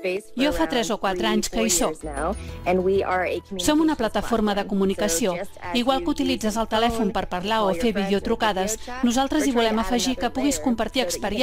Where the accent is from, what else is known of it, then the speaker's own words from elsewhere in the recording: Arizona, United States; Sóc d'Arizona.